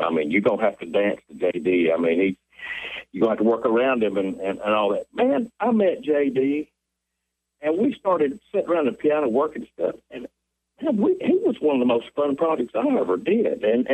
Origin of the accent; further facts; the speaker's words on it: Fayetteville, North Carolina, United States; We grew up in Fayetteville, North Carolina together.